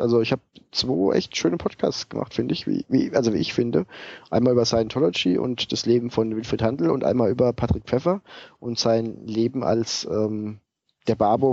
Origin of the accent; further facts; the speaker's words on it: Schneeberg, Saxony, Germany; born there; Ich habe ja vor 2 Wochen gegen meinen Geburtsort und Ex-Club Schneeberg in der ersten Mannschaft getroffen.